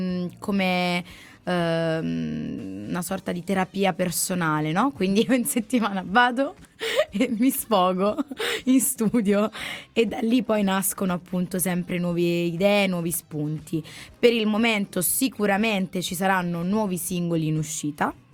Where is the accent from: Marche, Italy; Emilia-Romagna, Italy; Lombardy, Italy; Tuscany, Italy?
Lombardy, Italy; Milan; sono di Milano Sud, da brava ragazza del Sud, resto a Milano Sud.